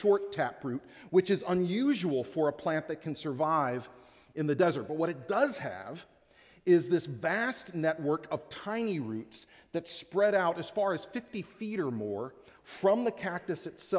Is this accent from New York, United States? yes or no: no; Texas, United States; I also read up on a tree that's you see a lot in where I'm from Texas.